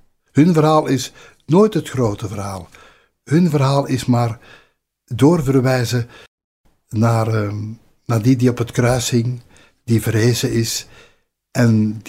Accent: Scherpenheuvel, Flemish Brabant, Belgium; born there; En ik ben geboren in de buurt van Scherpenheuvel.

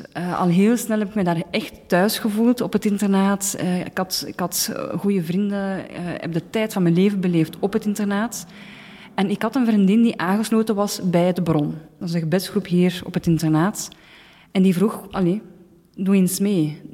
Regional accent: Flanders, Belgium; ik ben ondertussen 35 jaar oud. Ik ben afkomstig van Vlaams-Brabant.

